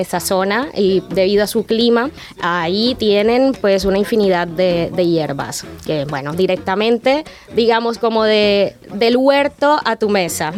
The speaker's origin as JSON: {"language": "Spanish", "town": "Barranquilla", "region": "Atlántico", "country": "Colombia", "said": "Yo soy del Caribe, específicamente de la ciudad de Barranquilla"}